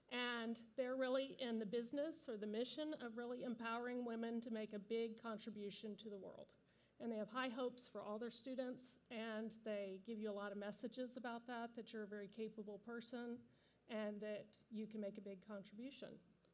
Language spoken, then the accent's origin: English; Atlanta, Georgia, United States; now in Menlo Park, United States; we've lived out here for 22 years in Menlo Park. But long before that, I grew up in Atlanta, Georgia